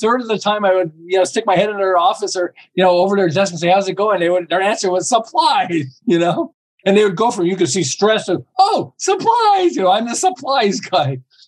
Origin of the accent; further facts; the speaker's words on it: Canada; I'm from Canada originally